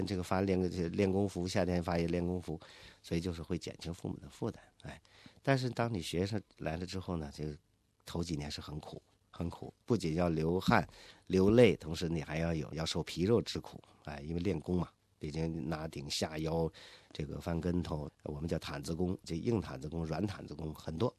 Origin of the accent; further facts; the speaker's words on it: Shenyang, Liaoning, China; 我就十岁，我是辽宁沈阳人啊。那么那个时候呢，我在我的家乡，在上小学的时候呢，那个时候啊，七十年代初，